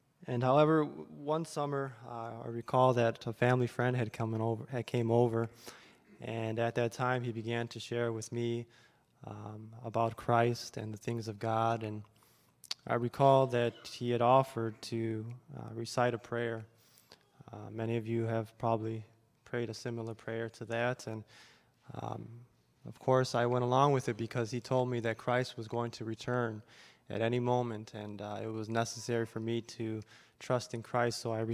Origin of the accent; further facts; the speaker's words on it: Cicero, Illinois, United States; I was born and raised in Chicago, specifically in a suburb outside of Chicago, Cicero.